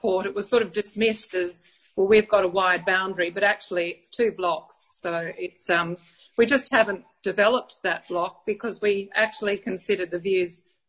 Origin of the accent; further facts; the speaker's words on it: Balmain, New South Wales, Australia; I grew up in Balmain in a Victorian house on Adolphus Street. I've lived in 3 houses now in Balmain, which is most of my life. We bought 2 and 4 Phoebe Street 10 years ago